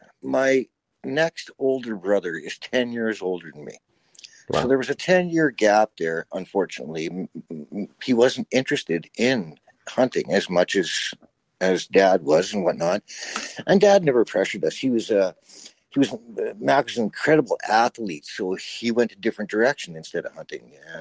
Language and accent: English; Red Deer, Alberta, Canada; Absolutely. Yeah. All of us were born and raised in Red Deer.